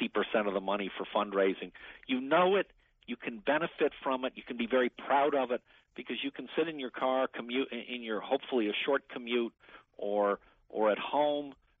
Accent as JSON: {"language": "English", "town": "Washington", "region": "District of Columbia", "country": "United States", "tie": "born or raised there", "said": "I speak of this as the son of a career federal government employee. I grew up in Washington."}